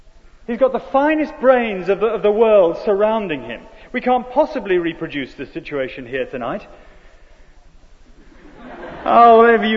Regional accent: United Kingdom; Well, we're British, we might do it rather more politely

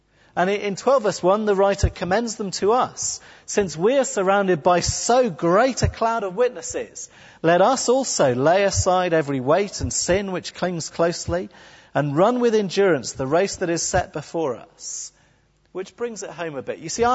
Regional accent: England, United Kingdom; I'm English, I'm not expecting you to shout out, but just think.

